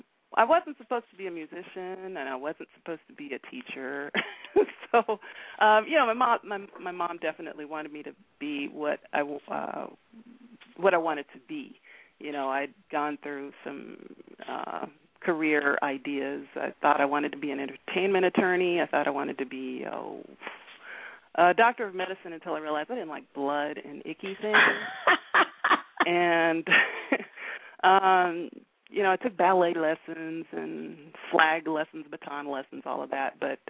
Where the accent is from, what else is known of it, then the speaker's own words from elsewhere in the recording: Inglewood, California, United States; Yes. I was raised in California, in Los Angeles, Inglewood, to be exact. And I came from a musical family.